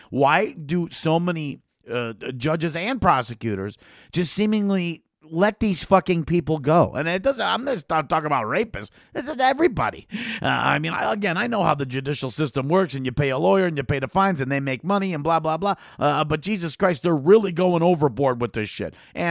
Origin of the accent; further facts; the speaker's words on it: Illinois, United States; First, we'll start in Illinois here, my home state.